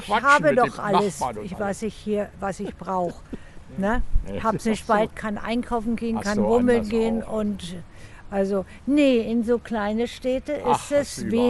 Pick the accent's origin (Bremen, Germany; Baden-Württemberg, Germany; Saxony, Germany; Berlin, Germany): Berlin, Germany; born there; mich kriegt man hier nicht raus. Außerdem bin ich in Berlin geboren.